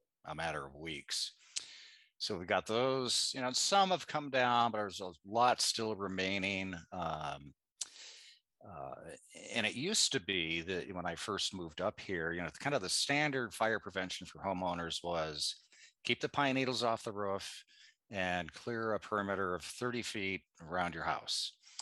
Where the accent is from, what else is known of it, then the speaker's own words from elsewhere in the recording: Paradise, California, United States; when I was growing up in Paradise, I was a hunter then, and dove season would open right around Labor Day.